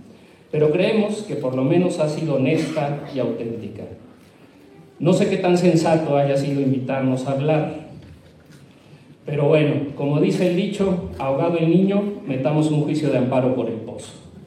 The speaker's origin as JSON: {"language": "Spanish", "town": "San Miguel Tzinacapan", "region": "Puebla", "country": "Mexico", "said": "así como lo diríamos allí, de donde somos, de San Miguel Sinacapan"}